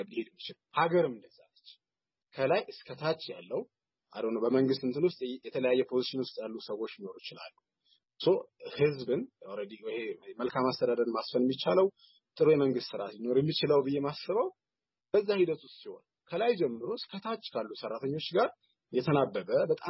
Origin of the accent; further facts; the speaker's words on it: Wolkite, Central Ethiopia, Ethiopia; ተወልጄ ያደኩት ወልቂጤ ከተማ ነው፣ ጉራጌ ዞን ውስጥ ነውና እዛ ሰማር ያደረሰንፋቸው ብዙ ነገሮች አሉ።